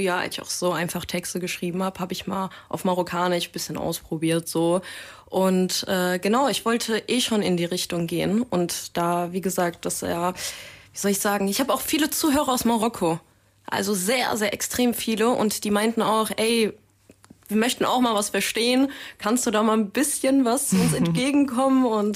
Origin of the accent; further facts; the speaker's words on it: Germany; born there; Ich habe ja marokkanische Wurzeln, aber ich bin in Deutschland geboren, meine Familie auch teilweise.